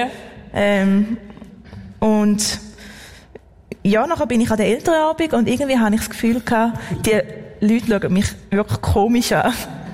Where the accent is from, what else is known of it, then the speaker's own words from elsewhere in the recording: Mettendorf, Thurgau, Switzerland; accent: Thurgau; now in Lucerne, Switzerland; ich habe immer noch den Thurgau-Dialekt, aber... Nein, ich bin in einem sehr schönen kleinen Dorf aufgewachsen, wie du gesagt hast, Mettendorf, bei 800 Einwohnern.